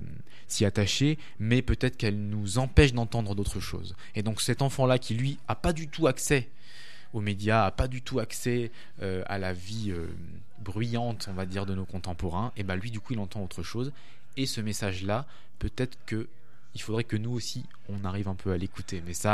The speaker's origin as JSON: {"language": "French", "country": "France", "tie": "born or raised there", "said": "Ouais, j'ai grandi là."}